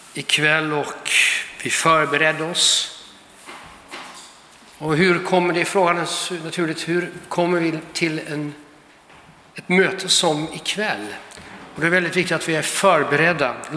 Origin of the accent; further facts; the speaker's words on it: Netherlands; Och jag har vuxit upp i Nederland, som det heter på holländska.